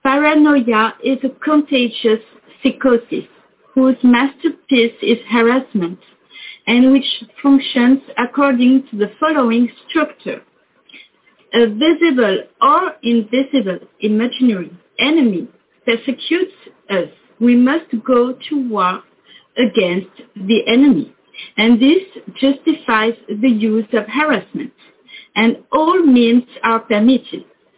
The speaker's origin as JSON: {"language": "English", "country": "France", "second_language": "English", "said": "I will read in English because my English is un poco awful. … from France."}